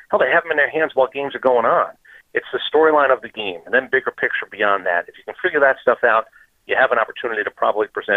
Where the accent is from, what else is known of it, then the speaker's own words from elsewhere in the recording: New York, United States; also born or lived in New Jersey; now in Atlanta, United States; I don't root for the teams that I rooted for growing up in New York and New Jersey anymore.